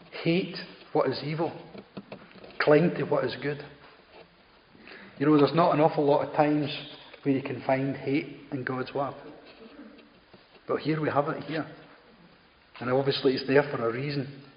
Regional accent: View Park, Scotland, United Kingdom; I came from View Park near Uddingston. The biggest industry really was the coal mines in that area.

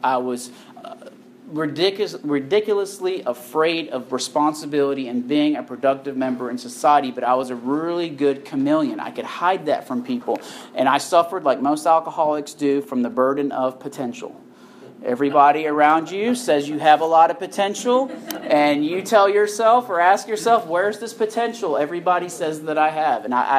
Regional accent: Syria; I grew up in a Muslim household. I speak Arabic. I'm from Syria. I look like I'm Irish.

